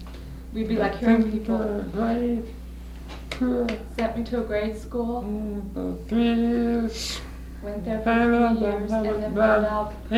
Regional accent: Spokane, Washington, United States; I'm from Spokane, Washington. I'm deaf. I was born deaf. I was raised in Spokane, and I lived there all my life.

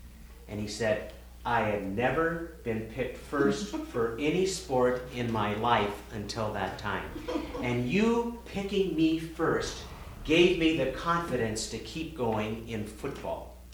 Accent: Spokane, Washington, United States; born there; I was born in Spokane, Washington, in Sacred Heart Hospital on September the 21st, 1937.

